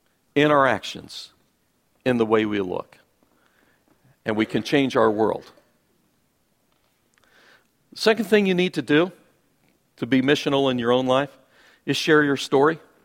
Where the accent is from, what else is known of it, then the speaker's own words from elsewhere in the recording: United States; because I'm an American male